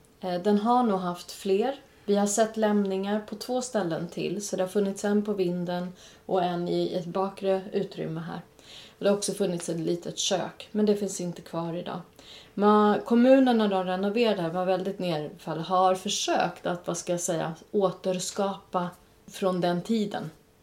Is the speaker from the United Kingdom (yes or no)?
no; Tyresö, Stockholm County, Sweden; vi är båda två födda och uppvuxna i Tyresö.